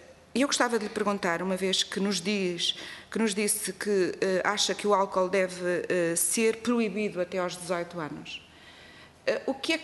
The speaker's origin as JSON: {"language": "Portuguese", "region": "Viseu", "country": "Portugal", "said": "eu também sou do interior de Viseu"}